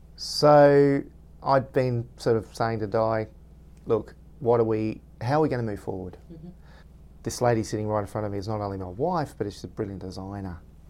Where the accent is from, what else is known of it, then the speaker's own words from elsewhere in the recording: Melbourne, Victoria, Australia; I'm from Melbourne.